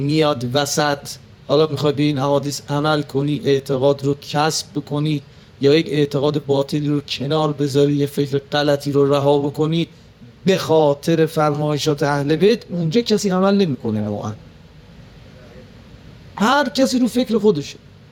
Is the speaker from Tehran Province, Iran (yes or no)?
yes; Tehran, Tehran Province, Iran; born there; ما هم که تو تهران به دنیا آمدیم